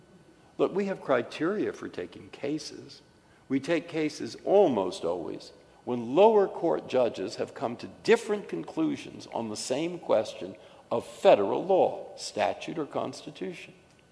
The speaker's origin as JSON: {"language": "English", "town": "San Francisco", "region": "California", "country": "United States", "tie": "born there", "also_born_or_lived": "Massachusetts", "said": "I was born in San Francisco. I lived most of my life in Massachusetts."}